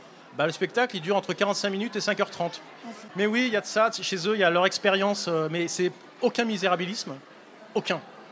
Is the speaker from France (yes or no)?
no; Switzerland; Moi, je suis suisse de migrants aussi, alors ça veut tout et rien dire non plus. Mon papa est marocain, ma maman est bretonne.